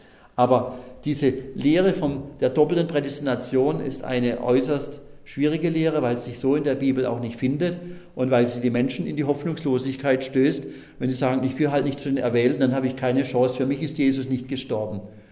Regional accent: Southern Germany, Germany; Ich kenne das sehr gut, weil bei uns in Süddeutschland das sehr, sehr verbreitet ist.

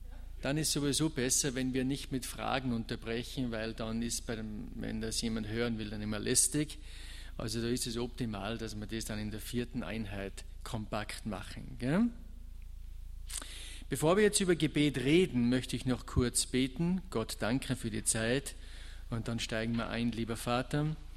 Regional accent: Schladming, Styria, Austria; bin aus Österreich. Nähe von Salzburg, Schladming heißt die, so eine Bergstadt. Wir leben vom Skifahren mehr oder weniger bei uns. Und ich bin da geboren und aufgewachsen

